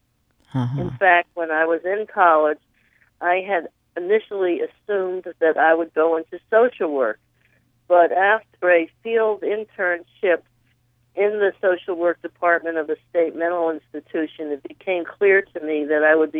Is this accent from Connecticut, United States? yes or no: yes; Connecticut, United States; I grew up in Connecticut, and probably more important than that, I grew up in the late 60s and early 70s in terms of my most impressionistic years.